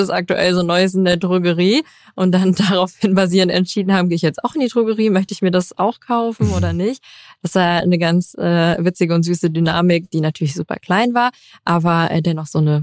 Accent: Rhineland-Palatinate, Germany; moved away as an adult; now in Cologne, Germany; Ich komme eigentlich aus einem ganz, ganz kleinen Dörfchen in Rheinland-Pfalz, also gar nicht Köln. Ich bin erst 2015 nach Köln gezogen zum Studieren und irgendwie fühlt es sich seitdem an wie meine Heimat, weil ich hier auch nicht mehr weg möchte.

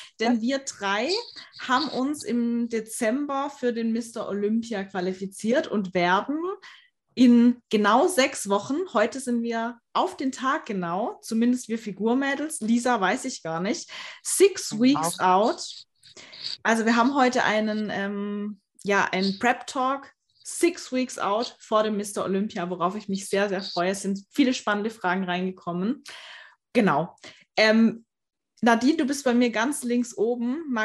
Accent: Baden-Württemberg, Germany; Ich komme aus der Nähe von Offenburg. Karlsruhe.

